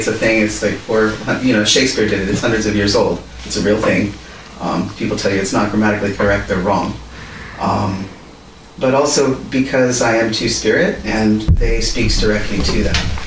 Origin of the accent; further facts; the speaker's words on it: California, United States; So I'm originally from California, but the tribes that I am from are not based in California.